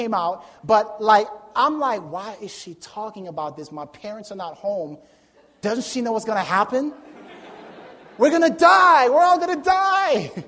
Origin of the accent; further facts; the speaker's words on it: New York City, New York, United States; Growing up in New York City, you know, my parents still, we barely went to church.